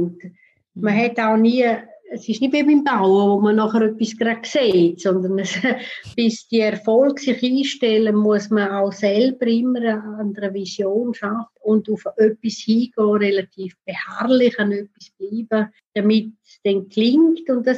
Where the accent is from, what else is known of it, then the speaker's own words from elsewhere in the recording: Switzerland; dass man als Schweizerin oder Schweizer relativ in einer guten Position ist, weil man in der Regel zwei, drei Sprachen redet